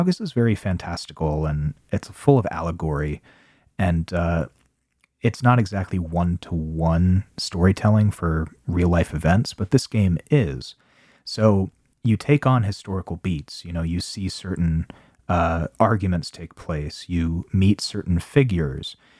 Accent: United States; I mean, hi, kettle, pot, nice to meet you. I'm American, but it is something that is undeniable.

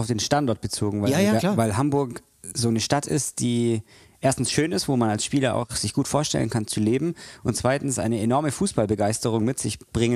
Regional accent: Vorarlberg, Austria; Und nicht allzu weit entfernt von Alba, wo ich herkomme

